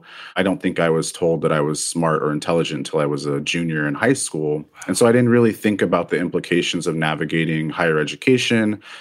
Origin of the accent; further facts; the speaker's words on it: Los Angeles, California, United States; I grew up in Los Angeles and attended public schools there